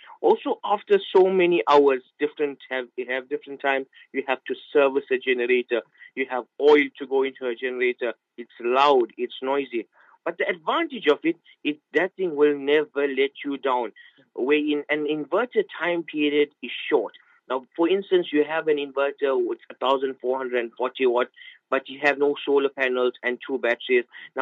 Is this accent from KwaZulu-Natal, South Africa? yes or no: yes; Isipingo Beach, KwaZulu-Natal, South Africa; they're asking me, where are you from? And I said, I'm from Isipingo Beach.